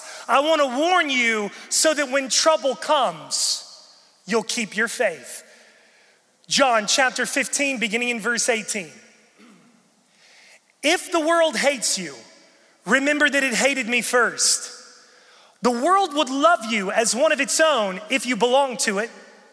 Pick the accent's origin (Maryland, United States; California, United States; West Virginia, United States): West Virginia, United States; I'm from West Virginia, wild and wonderful West Virginia.